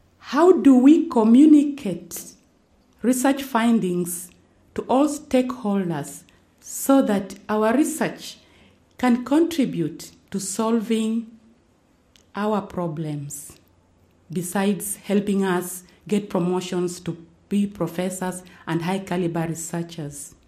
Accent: Kenya; the challenges I faced as a scholar and as a professional, as an African and as a Kenyan.

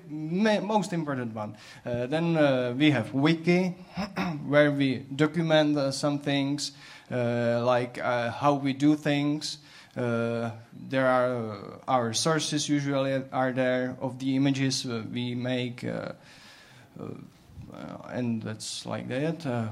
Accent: Czechia; English is a second language; I'm from Czech Republic.

